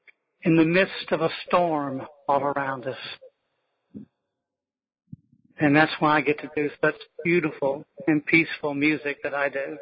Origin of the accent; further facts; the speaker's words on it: Fort Worth, Texas, United States; also born or lived in Longview; I'm from Fort Worth, Texas, born in Longview, East Texas, and I'm halfway in between the two.